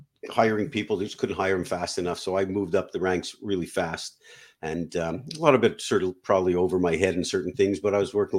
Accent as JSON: {"language": "English", "country": "Canada", "tie": "born or raised there", "said": "I grew up in Canada. I was living in Canada. I was 29 years old."}